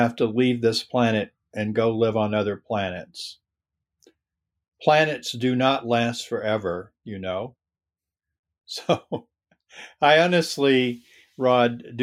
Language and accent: English; Mississippi, United States; My first cousin, with whom I grew up down in Mississippi, tells me that I started talking about leaving planet Earth at the age of five.